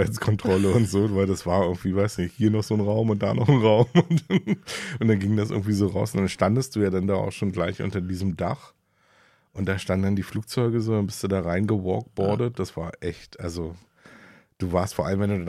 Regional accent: Berlin, Germany; wir mussten als Berliner echt leiden, ne?

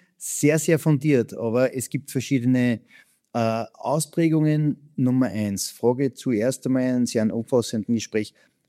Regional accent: Upper Austria, Austria; Du als Tiroler, ich als Oberösterreicher, wir wissen, dass zum Beispiel Menschen aus Hamburg mit unserem Dialekt echt ein bisschen eine Challenge haben.

